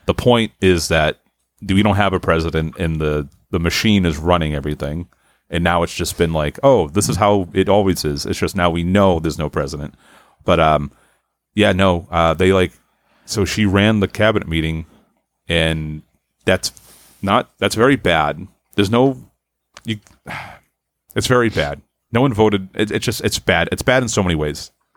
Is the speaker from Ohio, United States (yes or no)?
no; Haverhill, Massachusetts, United States; Yeah, I know who she is. I'm from Haverhill.